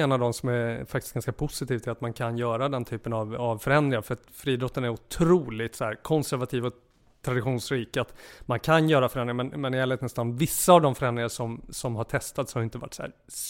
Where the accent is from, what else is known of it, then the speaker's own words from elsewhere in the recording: Borås, Västra Götaland County, Sweden; now in Stockholm, Sweden; Jag är uppvuxen i Västergötlands pärla, Borås.